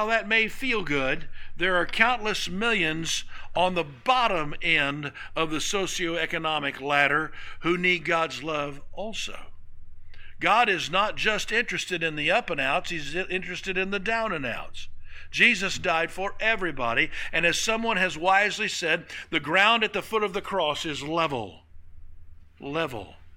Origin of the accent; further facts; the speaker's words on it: Jenks, Oklahoma, United States; Susan grew up in my hometown of Jinx.